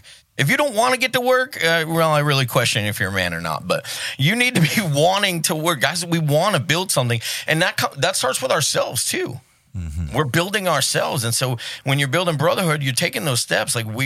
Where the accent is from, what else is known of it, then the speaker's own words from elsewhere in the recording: New England, United States; Because we're from New England, we don't know how to be quiet.